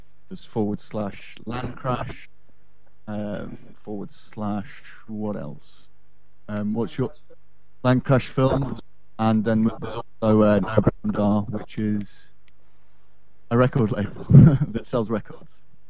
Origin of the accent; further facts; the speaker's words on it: North West England, United Kingdom; We're from the Northwest. That's Stoke as well, but don't hold that against us.